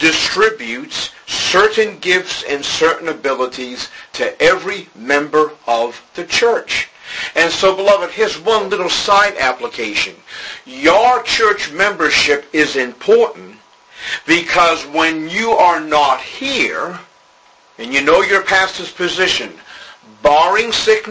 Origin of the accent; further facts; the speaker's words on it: Boston, Massachusetts, United States; accent: Bostonian; So you bear with me, with my Bostonian accent, and all I ask is that you follow along.